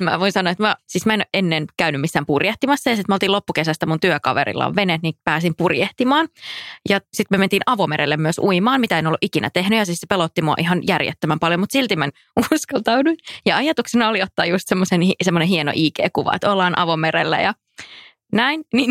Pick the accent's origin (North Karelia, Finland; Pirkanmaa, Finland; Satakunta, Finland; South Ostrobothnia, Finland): North Karelia, Finland; Joensuu; Joensuussa, mistä mä oon kotoisin, niin siellä oli valtavan kokoisia kirpputoreja